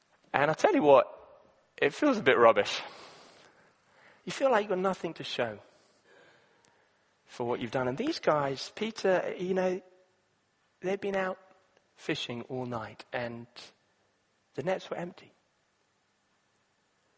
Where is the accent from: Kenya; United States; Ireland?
Kenya; And I remember one time I grew up in Kenya. I was there in a small little lake in Kenya on a boat.